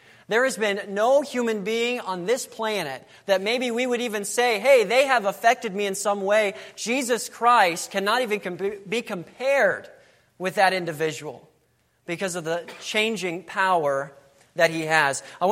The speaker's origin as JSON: {"language": "English", "region": "Florida", "country": "United States", "tie": "born or raised there", "said": "And of course, I grew up in Florida, so we'd always like taking trips to Georgia."}